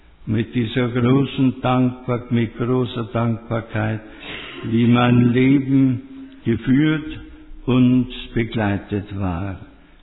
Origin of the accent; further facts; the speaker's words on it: Liechendorf, Styria, Austria; bin ich in Liechendorf aufgewachsen und spüre immer deutlicher, wie sehr ich daheim verwurzelt bin. Mit 10 Jahren kam ich ins Gymnasium der Ursulinen in Graz.